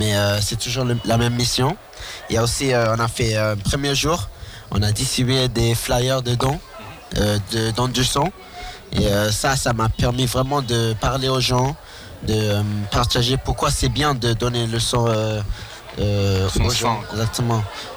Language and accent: French; England, United Kingdom; now in Grenoble, France; Moi, de base, je viens d'Angleterre. Mm-hmm. Ça fait que 2 ans que je suis en France. Mm-hmm. Et l'année dernière, je suis venu à Grenoble.